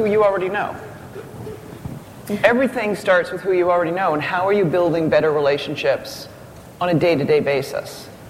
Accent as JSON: {"language": "English", "country": "Canada", "said": "I'm Canadian, so the accent's going to come out."}